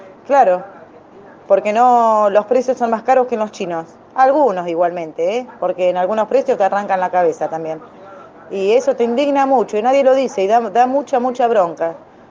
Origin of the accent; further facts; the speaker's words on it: Argentina; siendo que nosotros somos argentinos.